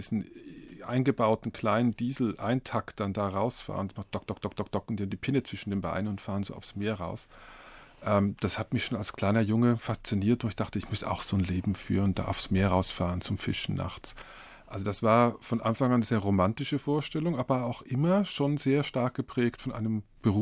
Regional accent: Switzerland; ich bin in der Schweiz aufgewachsen, aber meine Familie lebte seit Mitte der 60er Jahre größtenteils in Italien.

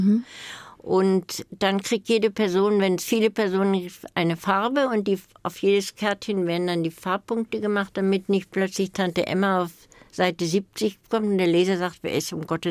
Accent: Silesian Voivodeship, Poland; Heimat hat was mit Kindheit und Jugend zu tun. Also, das habe ich gesagt in Bezug auf Schlesien, also auf meine Heimat. Ich teile mir meine Heimat mit den Polen.

